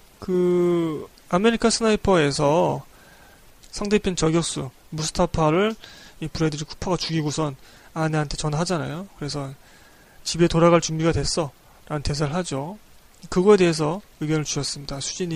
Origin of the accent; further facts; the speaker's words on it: South Korea; 한국인으로서는 이해하지 못하는 그런 요소들도 있었고